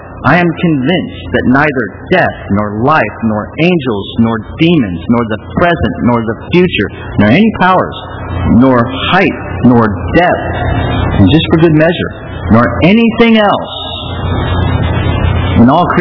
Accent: United States; I was born and raised in the American suburbs after World War II, and I have to admit that it's been a pretty easy life.

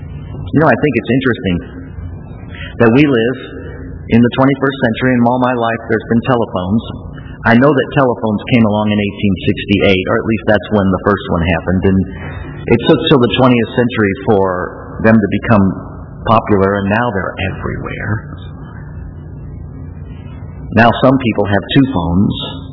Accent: United States; Maybe it's because I'm an American and I've never been conquered.

